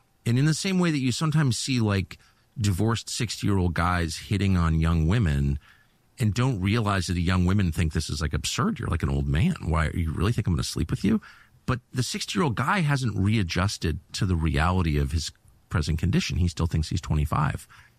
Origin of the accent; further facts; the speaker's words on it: United States; I'm American. I'm not leaving. My family's buried here.